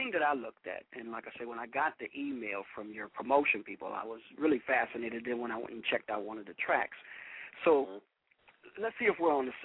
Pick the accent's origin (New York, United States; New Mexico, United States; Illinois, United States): Illinois, United States; Chicago; Now, I'm from Chicago